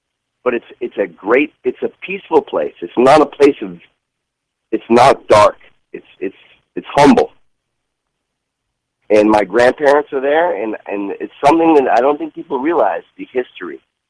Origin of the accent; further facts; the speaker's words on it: Dover, New Hampshire, United States; I just want to say, I grew up in Dover, New Hampshire. And this town was founded in 1623.